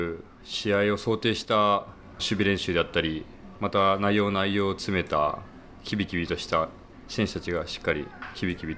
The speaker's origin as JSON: {"language": "Japanese", "region": "Tochigi", "country": "Japan", "said": "栃木県の作新学院高校から法政大学です。"}